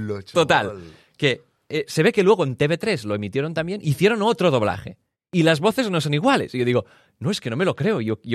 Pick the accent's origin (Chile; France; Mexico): France; Es que yo soy de Francia y soy más de pueblecitos que de ciudades